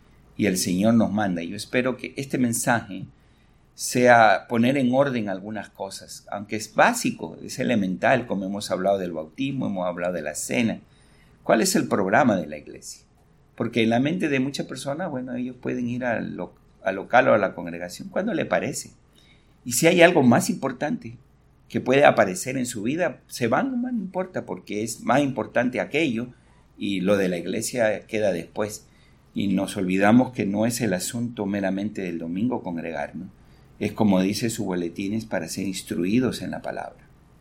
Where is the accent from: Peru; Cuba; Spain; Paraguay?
Peru; moved away; como ustedes saben que yo vengo del Perú